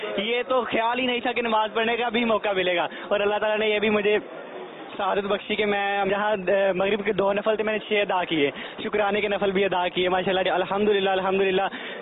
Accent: Lahore, Punjab, Pakistan; ماشاء اللہ میں لاہور سے آیا ہوں

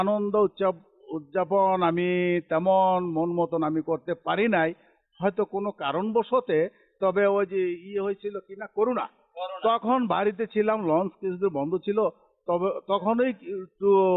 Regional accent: Chandpur, Chittagong Division, Bangladesh; গ্রামের বাড়ি চাঁদপুর, মতলব উত্তর।

